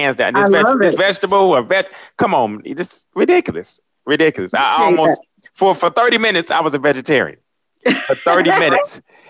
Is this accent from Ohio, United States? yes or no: yes; Dayton, Ohio, United States; I'm from Dayton, Ohio originally.